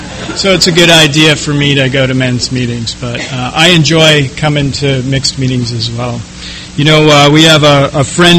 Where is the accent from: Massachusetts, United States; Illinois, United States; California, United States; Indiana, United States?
California, United States; San Francisco; So I'm from San Francisco. I was born in 1963, and Now I'm getting old. I am 52 years old.